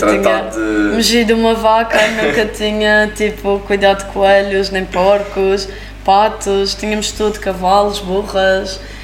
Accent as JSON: {"language": "Portuguese", "town": "Ribeira Brava", "region": "Madeira", "country": "Portugal", "said": "Eu costumo dizer, já era conhecida na minha aldeia. Porque eu antes da Casa dos Escritos fiz Playboy, e fazer Playboy sendo da Ribeira Brava"}